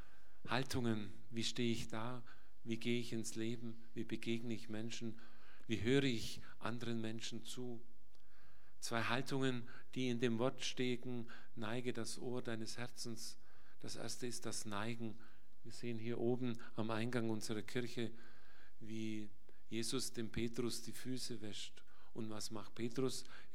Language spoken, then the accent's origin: German; Bavaria, Germany; Er kommt eigentlich aus meiner Heimat, aus Witteslingen. Ich bin nur zwei Ortschaften weiter geboren